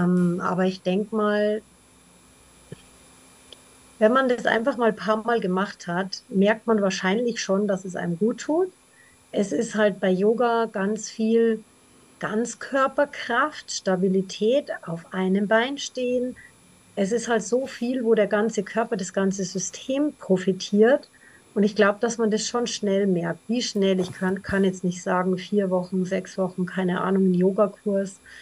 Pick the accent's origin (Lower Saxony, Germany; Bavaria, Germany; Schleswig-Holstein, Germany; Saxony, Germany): Bavaria, Germany; hast du ja schon gesagt. Ich komme aus der Nähe von Ingolstadt.